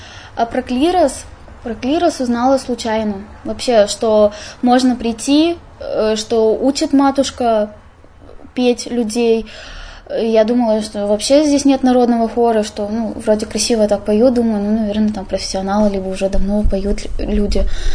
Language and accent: Russian; Yekaterinburg, Sverdlovsk Oblast, Russia; Я такая, я с Екатеринбурга.